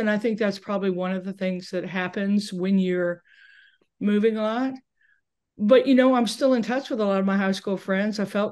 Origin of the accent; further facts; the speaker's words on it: Tennessee, United States; born there; Yes, I was born in Tennessee. My mom and dad's family are all from Tennessee.